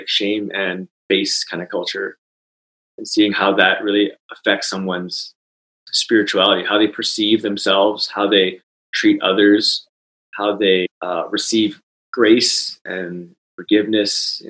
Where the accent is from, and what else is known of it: Calgary, Alberta, Canada; born or raised there; also born or lived in Winnipeg